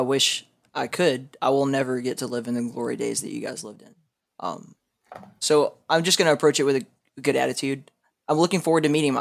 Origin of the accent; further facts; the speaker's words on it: the South, United States; I grew up in the South and wrestling has always been a big thing there